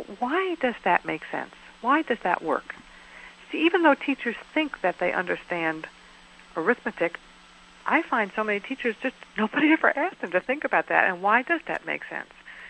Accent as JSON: {"language": "English", "town": "New York City", "region": "New York", "country": "United States", "tie": "born or raised there", "said": "I was lucky and had wonderful teachers growing up in New York City."}